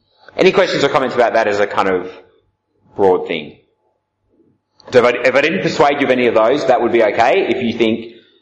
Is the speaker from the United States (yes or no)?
no; Albany, Western Australia, Australia; also born or lived in Papua New Guinea; so I'm from Albany and in Western Australia. Lived in Papua New Guinea for 2 years with my parents who were missionaries there, and then back to Perth and did my studies there.